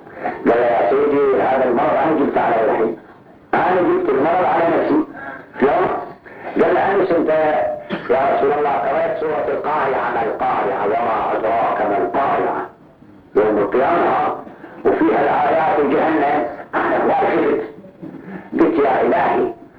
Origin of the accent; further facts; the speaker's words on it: Al-Ahsa, Eastern Province, Saudi Arabia; إحنا من الأحساء